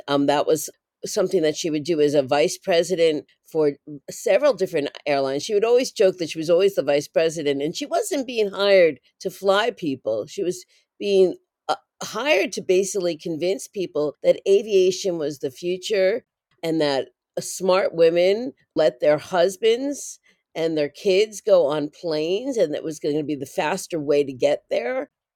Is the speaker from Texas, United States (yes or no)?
no; New York City, New York, United States; We're in my hometown of New York City, where you're speaking to me.